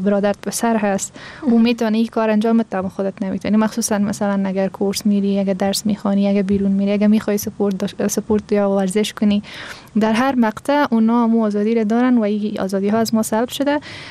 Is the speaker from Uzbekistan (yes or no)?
no; Afghanistan; ما افغان هستیم،